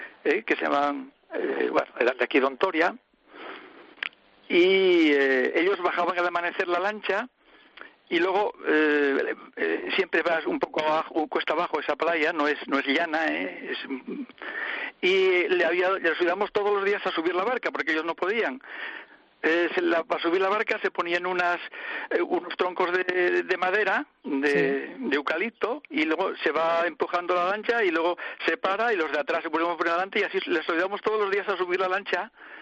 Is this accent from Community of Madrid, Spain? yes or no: no; Ovio, Asturias, Spain; yo vivo en Ovio siempre.